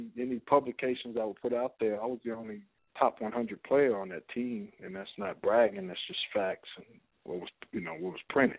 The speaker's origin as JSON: {"language": "English", "town": "Killeen", "region": "Texas", "country": "United States", "tie": "born there", "said": "there wasn't no time I was born flying in Killeen, Texas, looking for no guy."}